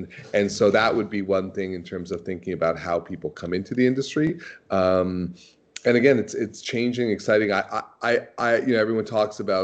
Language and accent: English; Toronto, Ontario, Canada; being a kind of a classic born and bred Torontonian, I was always kind of proud to when they assumed that I was from Montreal.